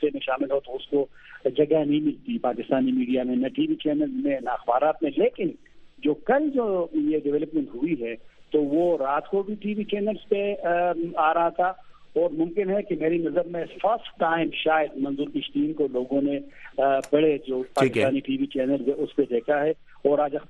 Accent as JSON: {"language": "Urdu", "town": "Mardan", "region": "Khyber Pakhtunkhwa", "country": "Pakistan", "said": "اب جب میں خود مردان کا ہوں، جب میں مردان جاتا ہوں، وہاں لوگوں سے ملتا ہوں"}